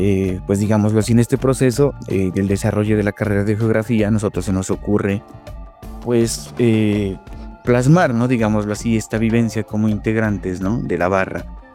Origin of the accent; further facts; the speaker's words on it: Pasto, Nariño, Colombia; Soy oriundo de Pasto.